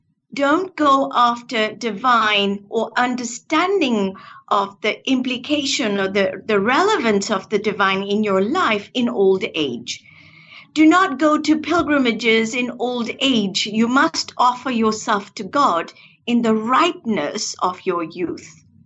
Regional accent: Kenya; I was born and raised in Kenya. I was born in a small village right on the equator. And I'm of a Hindu faith.

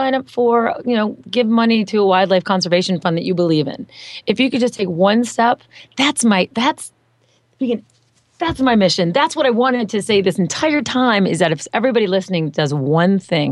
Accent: Michigan, United States; No, I'm from Michigan

